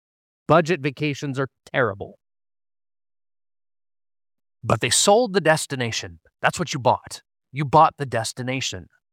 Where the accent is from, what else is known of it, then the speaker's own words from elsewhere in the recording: Wisconsin, United States; As a child growing up in Wisconsin, we had a dairy farm with approximately 60-some head of milking cattle.